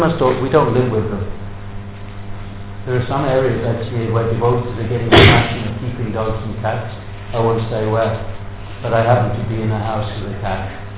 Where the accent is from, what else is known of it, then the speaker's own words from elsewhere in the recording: England, United Kingdom; This is my nature, this is how I am, I'm English, I've got a bad sense of humour, and so on.